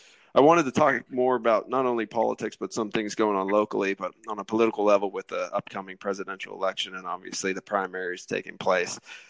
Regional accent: Mahoning Valley, Ohio, United States; So a little bit about myself. I'm born and raised in the Mahoning Valley, happily married, and have two young sons

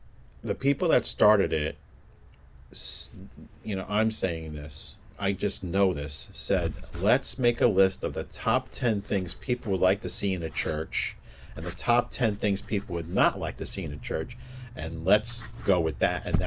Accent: Queens, New York, United States; Yeah, I grew up in Queens. We didn't have community theater.

